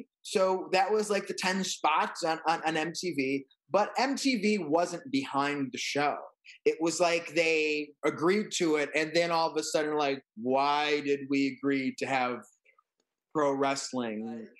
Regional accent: Michigan, United States; I'm from Michigan.

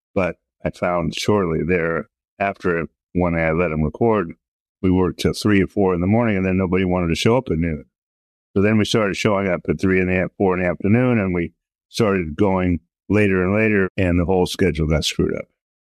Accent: San Jose, California, United States; I grew up in San Jose. So music came through.

